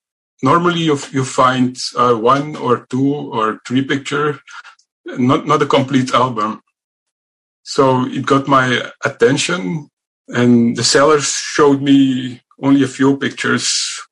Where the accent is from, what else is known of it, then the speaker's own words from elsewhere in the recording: Belgium; I'm from Belgium.